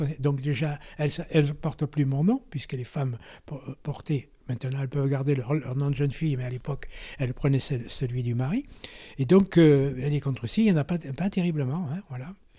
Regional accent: Marseille, Provence-Alpes-Côte d'Azur, France; comme tous les Marseillais, je suis à 100%, c'est-à-dire je suis d'origine italo-corse et normande. Donc Marseillais pur sucre.

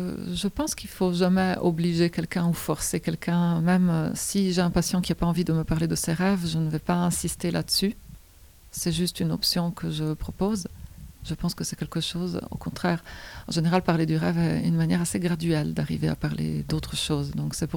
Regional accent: Italy; Moi, je viens d'une région d'Italie où, historiquement, il y avait jusqu'au XVIe, XVIIe siècle des sorciers

